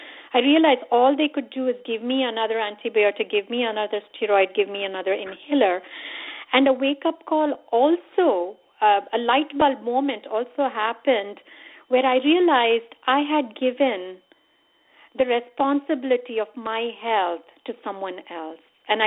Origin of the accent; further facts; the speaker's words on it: India; even though I come from India and my mother and grandmother would practice.